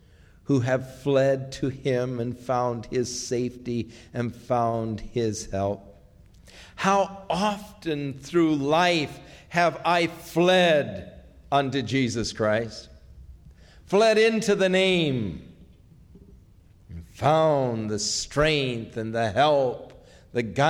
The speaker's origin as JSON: {"language": "English", "town": "Ventura", "region": "California", "country": "United States", "tie": "born or raised there", "said": "Years earlier, when I was growing up in Ventura, I was riding my bike home from school."}